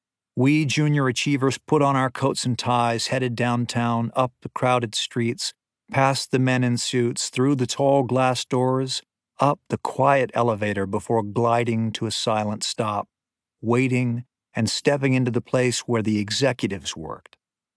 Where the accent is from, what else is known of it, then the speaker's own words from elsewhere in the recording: Chelsea, Massachusetts, United States; There was no wealth where I grew up in Chelsea, Massachusetts. But from my childhood street, you could see it in Boston's green and gold skyline.